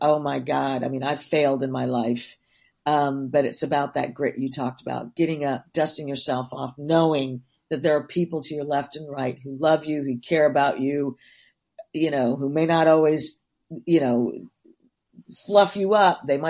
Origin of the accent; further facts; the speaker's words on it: Shetland, Scotland, United Kingdom; So, you know, I'm from Shetland